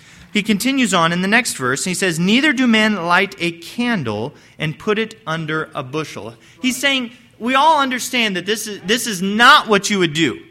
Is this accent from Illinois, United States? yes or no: yes; Illinois, United States; I'm from East Central Illinois. We don't really have hills in East Central Illinois. It's really flat lands where I come from.